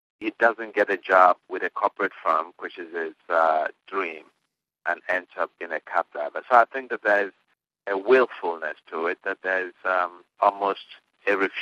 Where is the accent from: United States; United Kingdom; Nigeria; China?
Nigeria; Igbos have a lot of gods, and each community will typically have its own god. And so there's a deity in my hometown called Ngene.